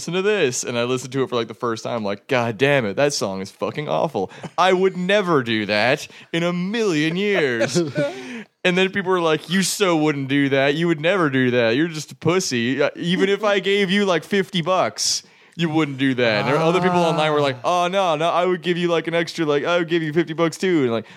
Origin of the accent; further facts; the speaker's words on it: Oakville, Ontario, Canada; now in Winnipeg, Canada; I'm not from Winnipeg originally. I'm from a small suburban squalor called Oakville, Ontario